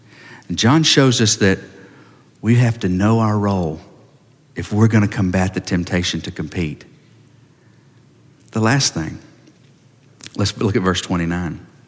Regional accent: Georgia, United States; I'm from Georgia, in case you hadn't recognized.

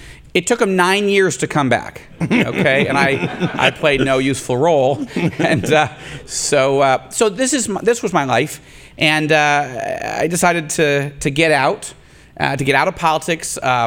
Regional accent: Rochester, New York, United States; One of them was in my hometown of Rochester, New York, where I grew up.

